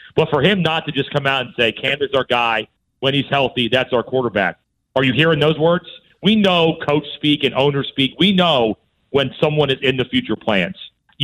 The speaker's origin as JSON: {"language": "English", "region": "Connecticut", "country": "United States", "tie": "born or raised there", "said": "So, because I grew up in Connecticut, so I naturally root for the Yankees and the Knicks and the Jets."}